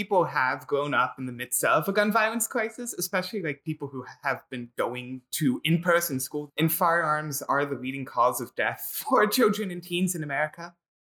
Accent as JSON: {"language": "English", "town": "Philadelphia", "region": "Pennsylvania", "country": "United States", "tie": "born or raised there", "said": "Yeah, I grew up and live in Philadelphia in like a neighborhood on the verge of gun violence."}